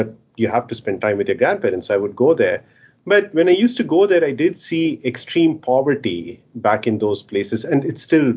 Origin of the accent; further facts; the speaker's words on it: India; I grew up in India, and growing up, I used to spend a lot of time in my grandparents' farm. They lived in Bihar, which is one of the poorest states in India.